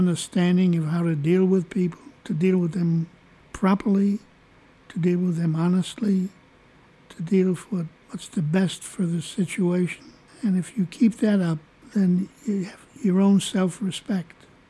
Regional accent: New York City, New York, United States; also born or lived in Ellenville; And my family moved to the Lower East Side, and I was brought up on the Lower East Side, then on the South Bronx.

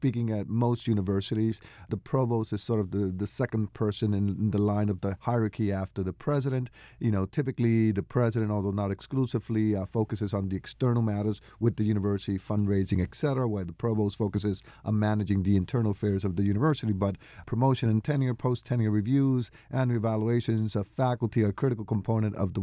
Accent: Arecibo, Puerto Rico; born there; I was born in Puerto Rico in this town called Arecibo.

